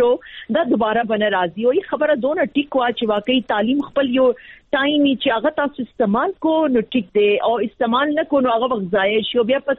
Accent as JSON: {"language": "Pashto", "town": "Peshawar", "region": "Khyber Pakhtunkhwa", "country": "Pakistan", "tie": "born or raised there", "also_born_or_lived": "Bajaur", "said": "زما خو پیدائش دلته د پېښور دی. زه بیسیکلی د باجوړ یم. خو پیدائش پېښور دی. تعلیم هم دلته و. موږ به دلته پاتې شوي یو. او زما سکولینګ نرسری سکولینګ کالج هر څه ما دلته پېښور کې کړی دی."}